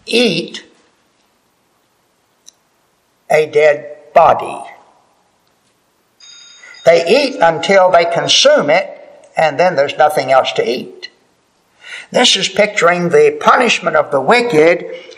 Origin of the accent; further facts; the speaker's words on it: Florida, United States; I think about hurricanes where I grew up in Florida.